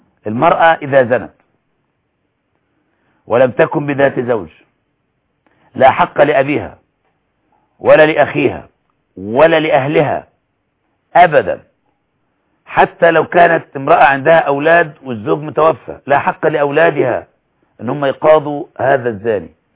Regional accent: Egypt; حتى ليثيروا العلماء عندنا في مصر

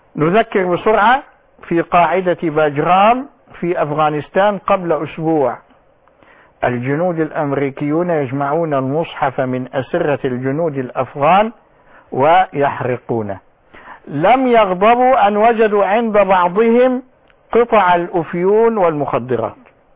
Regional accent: Egypt; accent: Egyptian; بلهجتنا العامية المصرية

